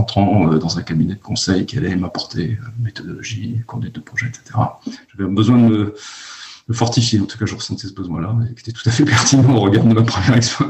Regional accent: Brittany, France; Moi, je suis breton, comme je te l'expliquais, j'ai grandi en Bretagne

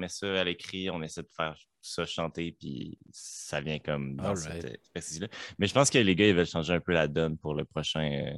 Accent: Sainte-Anne-des-Monts, Quebec, Canada; Moi je viens de Captcha, non, Saint-Anne-des-Monts.

